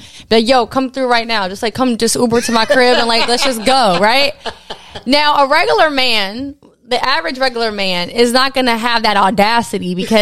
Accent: New York, United States; I don't hike though. I'm from New York. I don't do that.

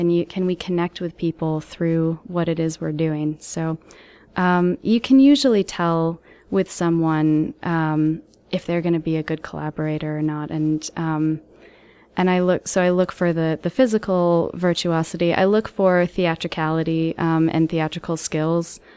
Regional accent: Los Angeles, California, United States; also born or lived in England; So I was born in Los Angeles. My whole family's English. I went back and forth between Los Angeles and a few places in England as a kid.

